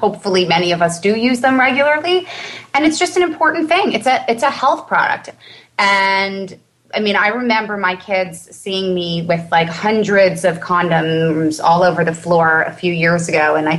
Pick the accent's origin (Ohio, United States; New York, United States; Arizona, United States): New York, United States; Long Island; Now, I grew up in Long Island at this weird blip of a moment in the 80s and early mid-90s